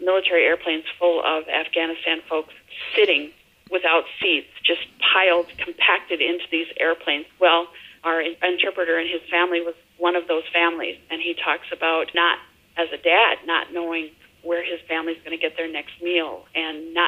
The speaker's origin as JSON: {"language": "English", "town": "Little Crescent", "region": "Minnesota", "country": "United States", "said": "It's like I come from Little Crescent, Minnesota, and we've got a town of about 5,000."}